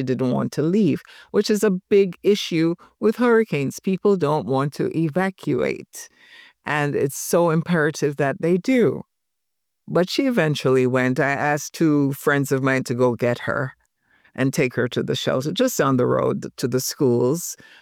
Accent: Montego Bay, Saint James, Jamaica; I am from Montego Bay, a happy little girl that grew up in Montego Bay.

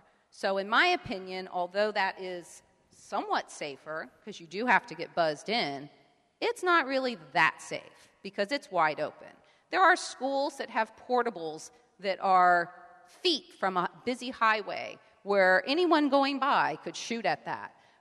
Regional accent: Florida, United States; I'm from Miami-Dade County, and some of the schools down there actually look like prisons.

